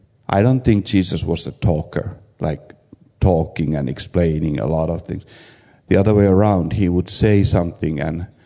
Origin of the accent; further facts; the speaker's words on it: Finland; English is a second language; it's not because I'm from Finland and we don't like talking